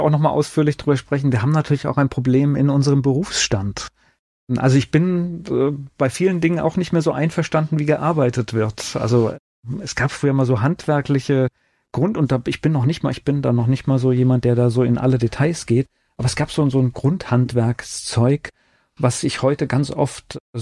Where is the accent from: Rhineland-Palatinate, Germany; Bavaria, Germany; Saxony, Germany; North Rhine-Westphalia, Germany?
North Rhine-Westphalia, Germany; born there; komme ja auch gebürtig aus Nordrhein-Westfalen.